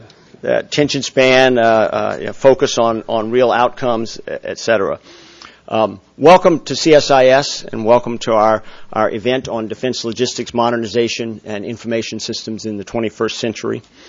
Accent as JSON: {"language": "English", "region": "Louisiana", "country": "United States", "tie": "born or raised there", "said": "I come from South Louisiana. I come from alligator country. That's where I grew up."}